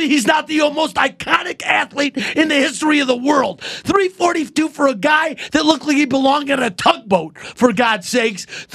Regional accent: Detroit, Michigan, United States; which I'm from Detroit Hockey Town

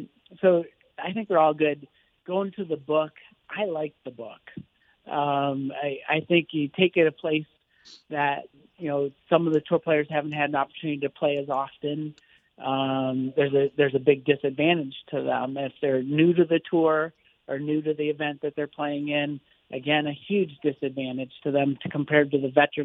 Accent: Ohio, United States; It's not a disadvantage because I'm from Ohio and I get to play there regularly.

